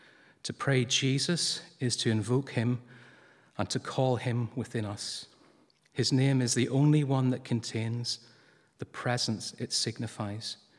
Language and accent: English; Northern Ireland, United Kingdom; I remember growing up in Northern Ireland, and as a family, we would say the rosary every night.